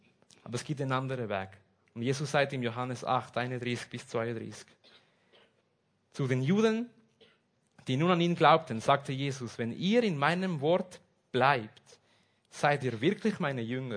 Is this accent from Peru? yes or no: yes; Lima, Peru; now in Germany; Und ich bin in Lima in Peru aufgewachsen und wir sind offiziell Christen gewesen.